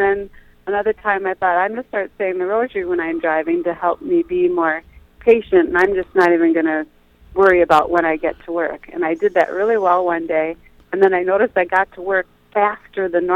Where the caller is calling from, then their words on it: Pennsylvania, United States; Philadelphia suburb.